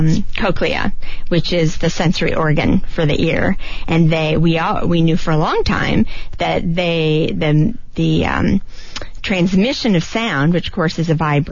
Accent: Missouri, United States; Originally, I'm from the Midwest, St. Louis and Kansas City.

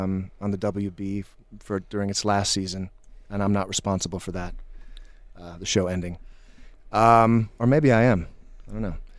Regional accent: Detroit, Michigan, United States; moved away as an adult; also born or lived in New York; now in Los Angeles, United States; Born and raised in Detroit, moved to New York after grad school, did a bunch of theater, both in New York, overseas, in London, regionally. Moved to L.A. to make movies, do some TV.

